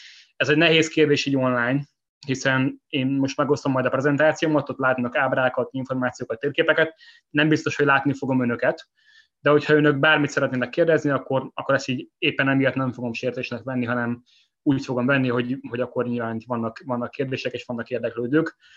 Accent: Bicske, Fejér, Hungary; born there; Amit rólam érdemes tudni az az, hogy egyébként bicskei születésű vagyok.

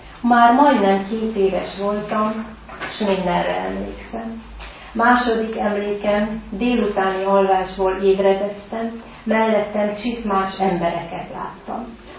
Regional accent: Váchartyán, Pest, Hungary; born there; Vácsartyánban születtem, hívő, református családba. Már a születésem is rendkívüli volt. Otthon születtem, édesapám segítségével.

